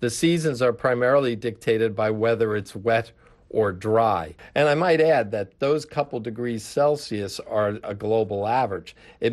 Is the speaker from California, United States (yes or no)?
no; New Jersey, United States; and that includes my home state of New Jersey